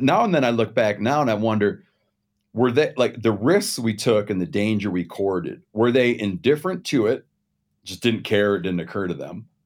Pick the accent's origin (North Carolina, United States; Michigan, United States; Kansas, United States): Michigan, United States; I grew up in Western Michigan on a lake, right? So my parents originally had grown up in the greater Chicago area.